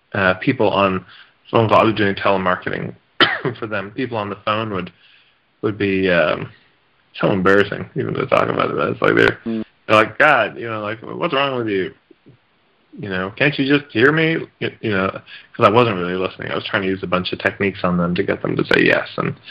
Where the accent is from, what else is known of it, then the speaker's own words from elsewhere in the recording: Edmonton, Alberta, Canada; I grew up in Edmonton, Alberta, and I went to a Waldorf school